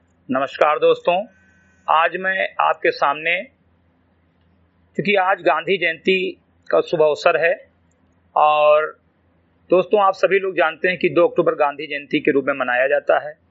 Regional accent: Bahraich, Uttar Pradesh, India; ग्राम सभा सिमरीगढ़ ही विकासखंड मैनपुरवा जनपद बहराइच का मूल निवासी हूं तथा एक सामाजिक कार्यकर्ता हूं।

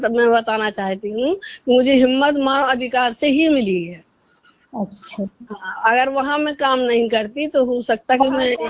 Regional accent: Banda, Uttar Pradesh, India; मैं बांदा जिले की रहने वाली हूँ।

